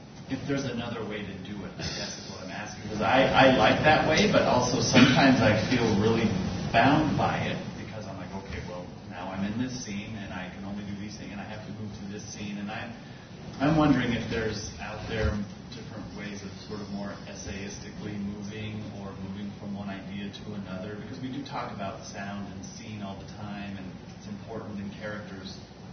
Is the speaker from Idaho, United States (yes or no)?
no; Pittsburgh, Pennsylvania, United States